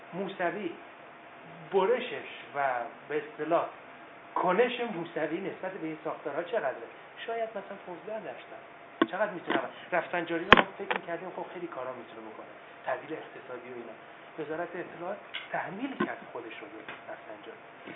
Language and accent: Persian; Iran; من به عنوان یه ایرانی از جنبش سبز برای من این اصول مهمه